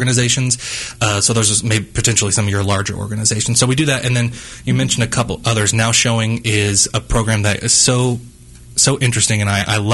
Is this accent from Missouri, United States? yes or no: yes; Missouri, United States; I'm from Southwest Missouri, so I do say Missouri.